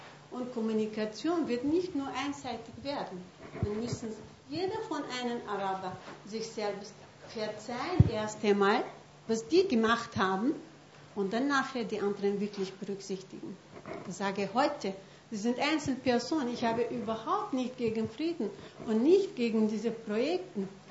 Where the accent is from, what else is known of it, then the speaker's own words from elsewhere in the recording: Kurdistan Region, Iraq; ich bin mit diesem Problem eigentlich aufgewachsen. Ja? Ich komme aus dem Irak, ich komme von Nordirak, ich bin Kurdin.